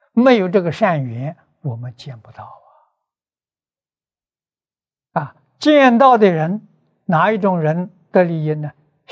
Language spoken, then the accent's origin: Chinese; Lujiang, Anhui, China; 我是安徽庐江人